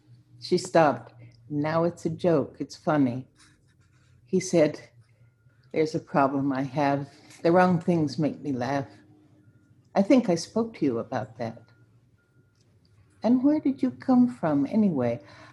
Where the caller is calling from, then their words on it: Saratoga Springs, New York, United States; Saratoga Springs, New York.